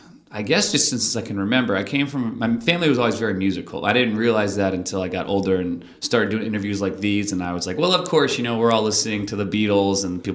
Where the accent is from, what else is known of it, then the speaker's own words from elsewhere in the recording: Washington, D.C. area, United States; I grew up in just outside Washington, D.C., in the suburbs, in a really, really diverse area.